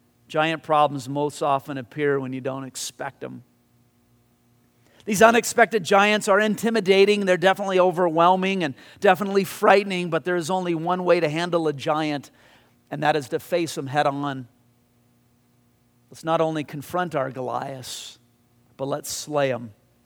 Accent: Whittier, California, United States; Remember in high school, I grew up in Whittier, and Whittier Boulevard was known as a big cruise site.

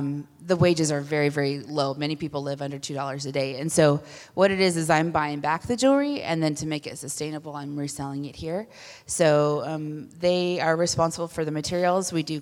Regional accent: United States; I was raised here in America. I was raised with the wrong guns.

